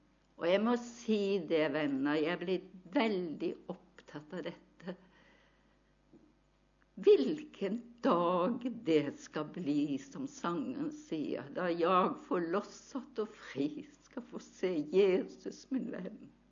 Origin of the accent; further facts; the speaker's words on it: Bergen, Vestland, Norway; moved away; Som dere hører, så er ikke jeg østlending. Jeg kommer fra Bergen.